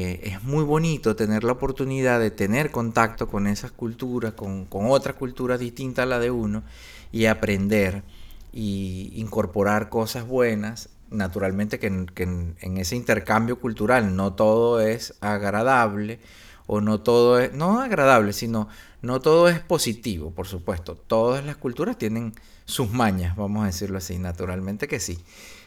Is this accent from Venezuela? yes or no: yes; Venezuela; Ojalá que en mi país, que en Venezuela, algún día se llegue a eso.